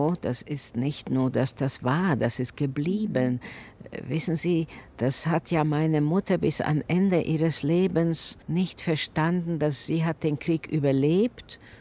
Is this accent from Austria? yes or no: no; Slovakia; Ich bin inzwischen 71 Jahre alt. Ich bin geboren in der Slowakei. Wir lebten in einer kleinen Stadt und unser lieber Vater war Fleischer. Wir haben ein sehr schönes Haus gehabt und wir sind Juden.